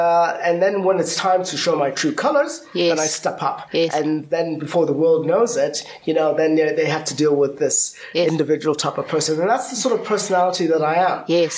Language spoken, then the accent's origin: English; United Kingdom; So my time in the UK, you know, was an interesting time. I grew up in the Margaret Thatcher era.